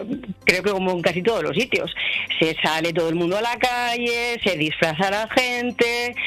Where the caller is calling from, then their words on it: Santo Domingo de la Calzada, La Rioja, Spain; Os llamo de un pueblecito de Santo Domingo de la Calzada, en La Rioja.